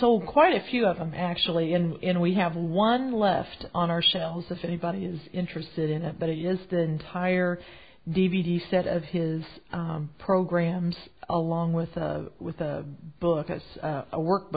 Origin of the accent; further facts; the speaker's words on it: Paris, Illinois, United States; Ooh, he's from my hometown.